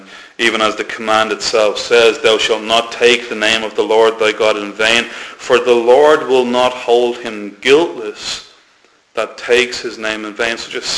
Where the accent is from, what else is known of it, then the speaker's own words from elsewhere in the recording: Ireland; it's passed off as just common to our culture and something that we do as Irish people.